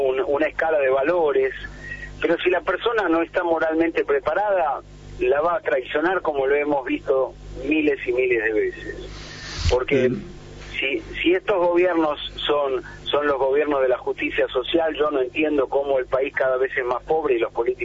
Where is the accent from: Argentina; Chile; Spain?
Argentina; Mira, yo paso aproximadamente 8 meses al año en mi país, en la Argentina.